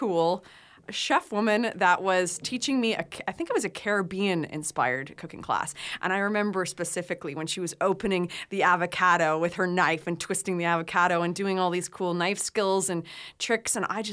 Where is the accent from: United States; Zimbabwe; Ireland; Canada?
Canada; It's really easy as a Canadian to get that visa.